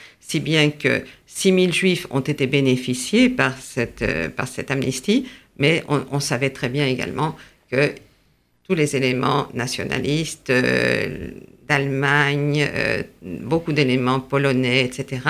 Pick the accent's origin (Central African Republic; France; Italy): France; moved away as an adult; now in Argentina; Moi, je suis partie de France à 21 ans. Ah oui, je suis partie parce que je me suis mariée avec un Argentin. Et nous sommes partis vivre en Argentine, puisque c'est là qu'il vivait.